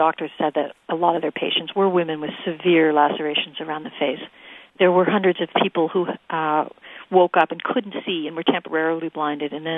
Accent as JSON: {"language": "English", "town": "Halifax", "region": "Nova Scotia", "country": "Canada", "tie": "born or raised there", "said": "I mean, growing up in Halifax"}